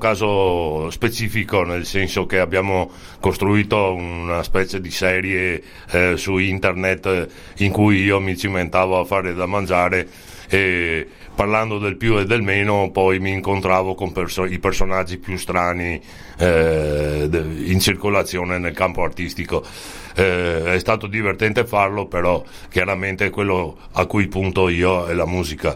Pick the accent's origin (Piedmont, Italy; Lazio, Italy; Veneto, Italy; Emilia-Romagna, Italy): Veneto, Italy; Venice; però mi so veneziano e mi piace parlare in veneziano.